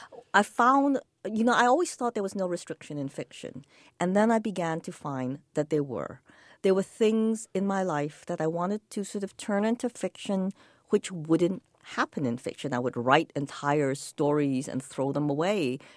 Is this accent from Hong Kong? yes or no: yes; Hong Kong; But of course, growing up in Hong Kong, Cantonese almost became a second language as well.